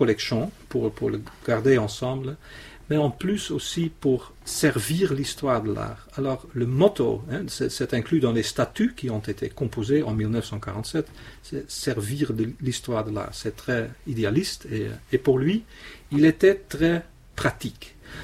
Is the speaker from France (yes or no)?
no; South Netherlands, Netherlands; born there; French is a second language; Oui, je suis néerlandais, né dans le sud des Pays-Bas, et les dernières 20 ans aux Pays-Bas, jusqu'à 2010